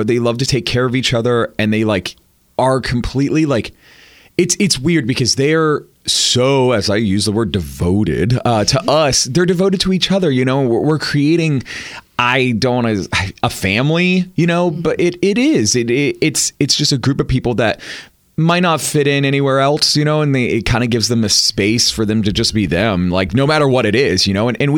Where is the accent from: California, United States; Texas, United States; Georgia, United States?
Georgia, United States; Atlanta; because I'm from Atlanta, but I kind of live up here in Nashville a little bit sometimes, back and forth, whatever.